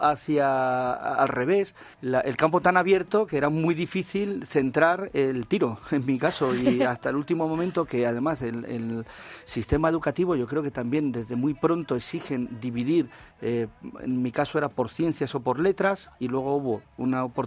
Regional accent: Talavera de la Reina, Castilla-La Mancha, Spain; voy a hablar de mi pueblo, de mi ciudad. Pues en Talavera

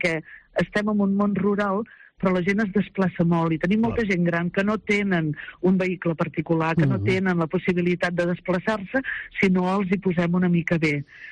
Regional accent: Catalonia, Spain; nosaltres som de la comarca de l'Anoia, que som de l'Alta Anoia

